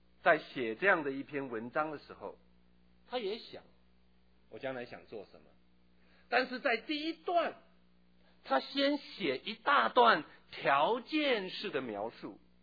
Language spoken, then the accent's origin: Chinese; Taitung, Taitung County, Taiwan; 我在台东长大